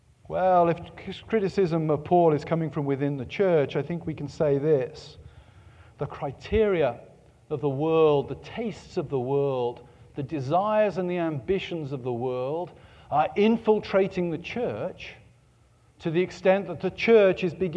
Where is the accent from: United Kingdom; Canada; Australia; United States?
United Kingdom; England; I come from England. To be anybody in England, you have to come from an ancient family.